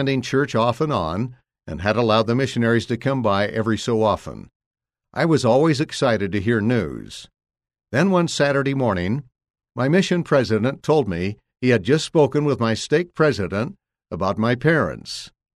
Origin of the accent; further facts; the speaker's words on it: Mesa, Arizona, United States; I grew up in Mesa, Arizona, where members of the church come in great abundance.